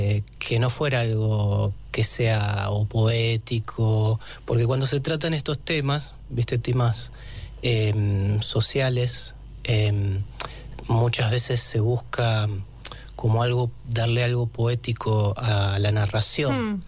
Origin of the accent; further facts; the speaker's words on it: Rosario, Santa Fe, Argentina; me aparecían como imágenes de mi infancia en Rosario, en la zona sur de Rosario